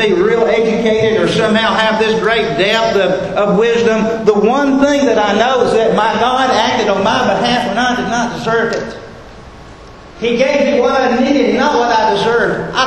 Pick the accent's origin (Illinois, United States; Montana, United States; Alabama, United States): Alabama, United States; I said, "Where do you think I'm from?" And they said, "Alabama." I go, "How did you know that?"